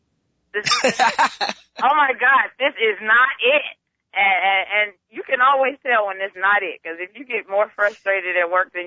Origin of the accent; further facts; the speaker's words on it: East St. Louis, Illinois, United States; Well, I am originally from East St. Louis, Illinois. I'm very proud native of the city